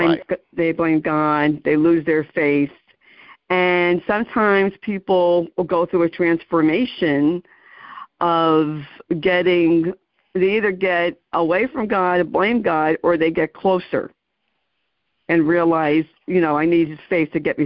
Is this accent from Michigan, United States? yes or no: no; New Jersey, United States; I'm from New Jersey.